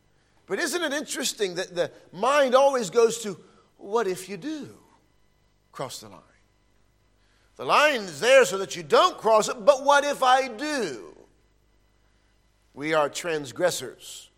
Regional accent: Ohio, United States; I grew up in Ohio, in the United States of America. My grandparents owned 170 acres of land, and it was amazing to go there and play as a child.

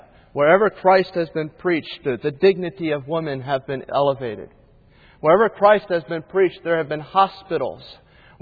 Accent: United States; And as an American, I said to myself, how in the world can he say that?

